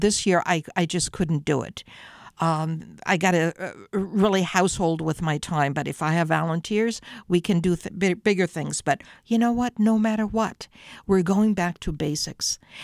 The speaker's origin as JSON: {"language": "English", "town": "Fulda", "region": "Hesse", "country": "Germany", "tie": "born or raised there", "said": "they went to Fulda, my hometown. Now, Fulda is about now 69,000 in population and a city in central Germany."}